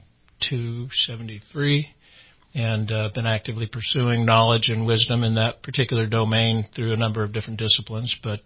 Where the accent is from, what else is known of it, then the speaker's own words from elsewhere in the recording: Alaska, United States; I am from Alaska, as Nigel said. I have lived there since 1980.